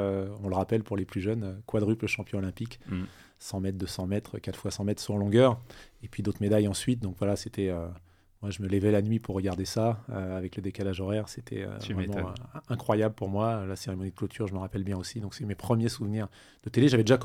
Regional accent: Occitanie, France; born there; j'ai aujourd'hui, faut le dire, 54 ans. Je suis né en 1969 dans l'Aveyron. Du fait de mes attaches familiales maternelles, qui est du Tarn, ma maman.

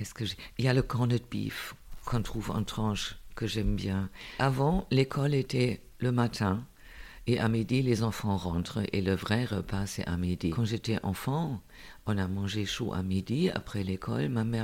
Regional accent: Koblenz, Rhineland-Palatinate, Germany; French is a second language; moved away as an adult; now in France; je viens de Koblenz en Allemagne et je vis en France depuis à peu près 20 ans. Je suis arrivée avec l'euro.

